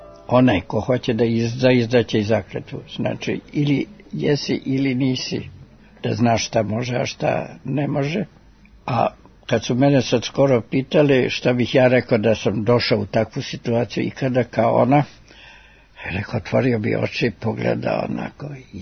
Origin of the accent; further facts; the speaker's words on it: Zrenjanin, Vojvodina, Serbia; also born or lived in Novi Sad; now in Belgrade, Serbia; Ja sam rođen u Velikom Bečkereku, krenuo u školu u Petrovgradu, a iz logora, iz rata sam se duže vratio kratko u Petrovgradu, ali posle sam dolazio Zrenjanin.